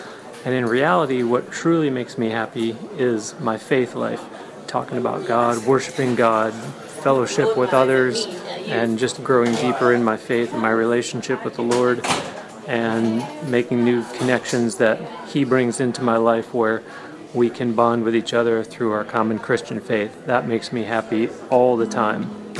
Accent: Tampa, Florida, United States; I'm from Tampa, Florida.

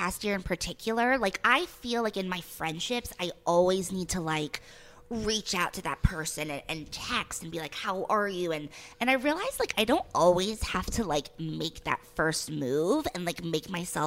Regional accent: Providence, Rhode Island, United States; accent: Boston-like regional dialect; I'm from Providence. So I did have kind of like a Boston, like a regional dialect, which thankfully I lost.

